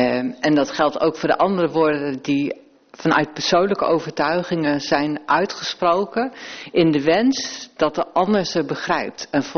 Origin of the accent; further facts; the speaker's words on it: Groningen, Netherlands; accent: Groningen; Ik heb echt mijn hele jeugd gestreden om mijn Groningse accent te verliezen.